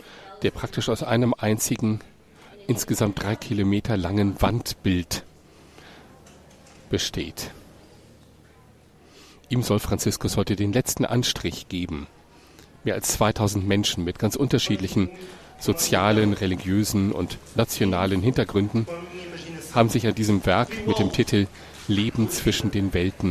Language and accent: German; Guinea-Bissau; German is a second language; Ich komme aus Guinea-Bissau, ich bin Muslim.